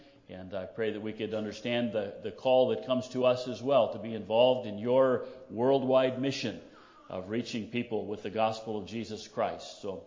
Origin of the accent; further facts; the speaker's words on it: Kansas, United States; When I was growing up in Kansas, grew up on a farm there with my mom and dad and my three sisters.